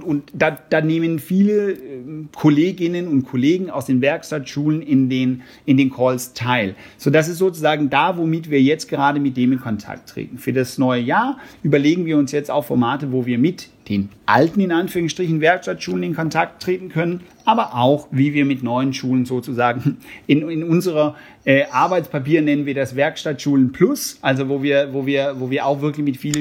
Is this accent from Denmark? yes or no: yes; Denmark; Also natürlich folge ich meinem Heimatland sozusagen sehr nah und gucke auch jeden Morgen die Nachrichten von da oben.